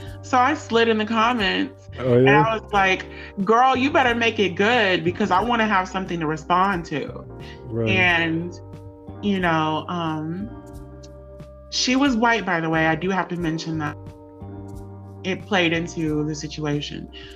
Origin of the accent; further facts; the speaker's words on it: United States; So then he got mad at me when I told him I was American. Mm-hmm. And I'm American.